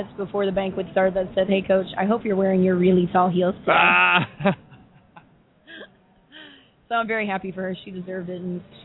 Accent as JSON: {"language": "English", "town": "Louisville", "region": "Kentucky", "country": "United States", "said": "I'm from Kentucky. Louisville."}